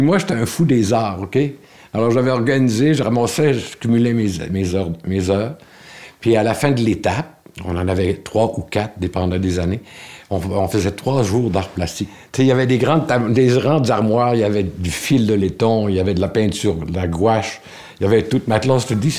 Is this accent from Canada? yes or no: yes; Quebec, Canada; Il dit, d'où tu viens? J'ai dit, je viens de Charlevoix.